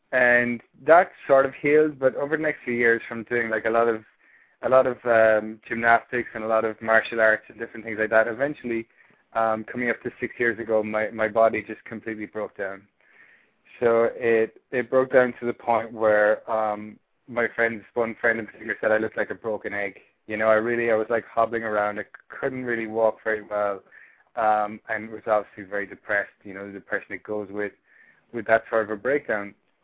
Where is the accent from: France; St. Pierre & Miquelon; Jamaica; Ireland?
Ireland; accent: Irish; moved away as an adult; now in United States; I'm from Ireland, yeah, if you can tell by the accent. I've been living here for 2.5 years now and been talking to a lot of Americans. So my accent has changed somewhat, but there's still a bit of Irish in there